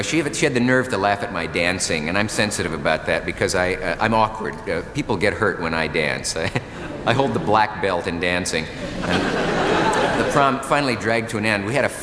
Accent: Nebraska, United States; I always hasten to add when people hear that about me, that I come from Nebraska.

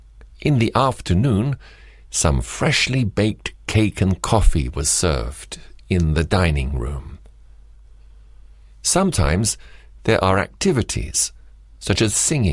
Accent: Wittmund, Lower Saxony, Germany; since I come from Vitmunt in East Friesland.

